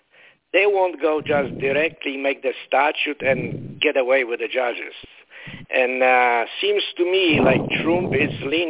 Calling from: Florida, United States; Yes, I do. … from Florida.

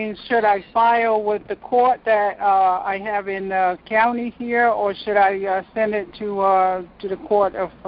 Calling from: Missouri, United States; Yes. Good evening. Yes, there. I'm from Missouri.

